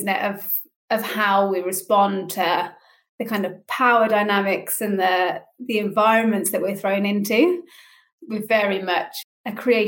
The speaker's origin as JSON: {"language": "English", "region": "England", "country": "United Kingdom", "tie": "born or raised there", "lives_now": "Wales, United Kingdom", "said": "I'm in Wales now. It's a Welsh name, but I grew up in England."}